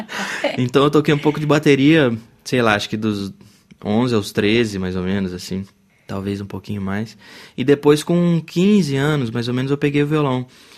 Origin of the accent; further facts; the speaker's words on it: Avaré, São Paulo, Brazil; also born or lived in Ribeirão Preto; eu nasci em Ribeirão Preto, mas eu logo me mudei para Avaré, também no interior de São Paulo, então eu me considero avareense, né? Mais do que ribeirão pretano.